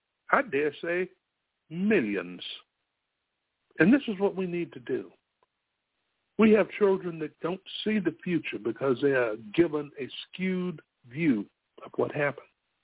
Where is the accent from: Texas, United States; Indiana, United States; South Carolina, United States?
South Carolina, United States; born there; I was born in South Carolina. I didn't see myself traveling much outside of that state.